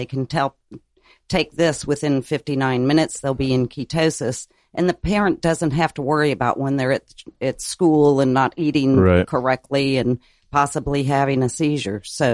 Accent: Louisville, Kentucky, United States; So you can tell I'm from Louisville, by the way.

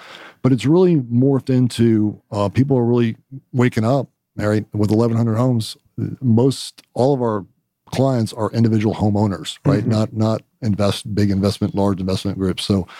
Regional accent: Dunwoody, Georgia, United States; I was born and raised in Dunwoody.

